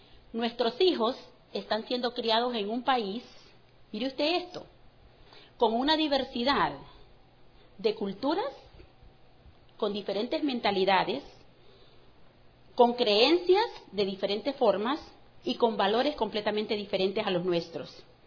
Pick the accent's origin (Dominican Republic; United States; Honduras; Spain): Honduras; Yo soy hondureña. Mauricio es salvadoreño. Los muchachos nacieron en Canadá y se fueron a vivir a Estados Unidos.